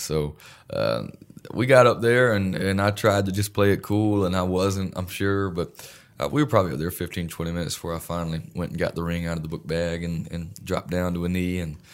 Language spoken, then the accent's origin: English; North Carolina, United States; Yeah, I'm from North Carolina, and they're the Appalachian Mountains